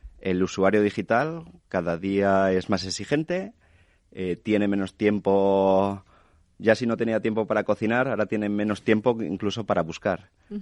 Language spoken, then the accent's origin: Spanish; Patones, Community of Madrid, Spain; He puesto el ejemplo, aunque haga ahí publicidad de mi pueblo